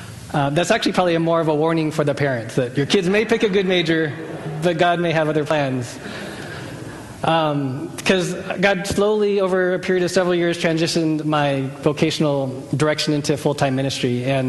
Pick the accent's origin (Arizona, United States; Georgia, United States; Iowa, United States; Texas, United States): Arizona, United States; Phoenix; I grew up in Phoenix, and Dave and Bernice used to serve their church that they served at before here was in Phoenix. In fact, my parents' house is 2 miles away from that church.